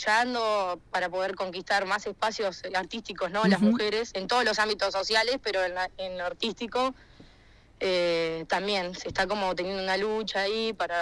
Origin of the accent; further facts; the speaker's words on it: Salto, Uruguay; now in Montevideo, Uruguay; yo de hecho me vine de Salto a Montevideo para justamente aprender y desarrollarme mucho más artísticamente, porque en el interior